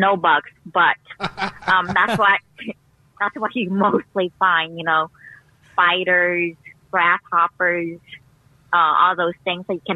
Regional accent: Vietnam; also born or lived in Cambodia; I am half Vietnamese, quarter Cambodian, and quarter Chinese. I was born in Cambodia and lived there till I was six. So I lived in Cambodia longer than I lived in Vietnam. But I was raised culturally both more Vietnamese

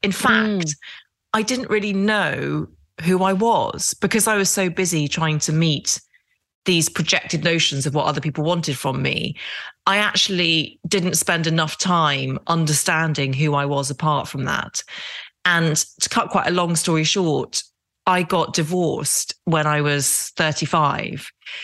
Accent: Derry, Northern Ireland, United Kingdom; accent: English; also born or lived in Epsom, United Kingdom; And then my dad got a job as a surgeon in Derry in Northern Ireland. And we moved over there in 1982 when I was four.

